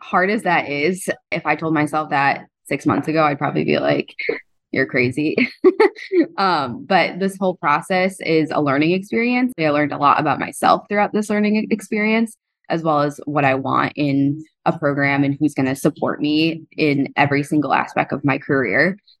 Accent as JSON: {"language": "English", "region": "New York", "country": "United States", "also_born_or_lived": "Maine", "said": "So I'm from New York and went to medical school on the East Coast in Maine."}